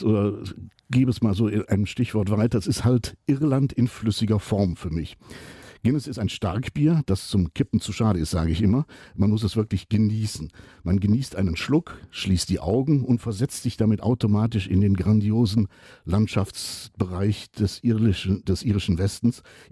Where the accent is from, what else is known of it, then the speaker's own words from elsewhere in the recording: Cologne, North Rhine-Westphalia, Germany; zu meiner Heimatstadt Köln